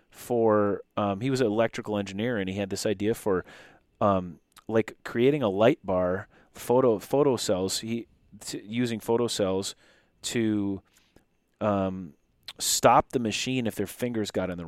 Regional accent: Nowthen, Minnesota, United States; I'm from Nowthen, which is, you know, just outside of Anoka. My grandparents, my grandpa, you know, was born and raised in Anoka. And, you know, he's born in 1911, right? So he's, you know, my family roots goes back before

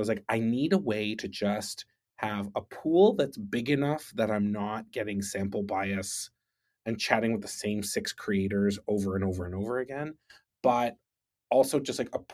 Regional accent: Canada; moved away as an adult; now in London, United Kingdom; So I moved to London, the UK. I finished my PhD. I'm Canadian. I was living in Vancouver, wrapping up my PhD. For personal reasons, I moved to the UK

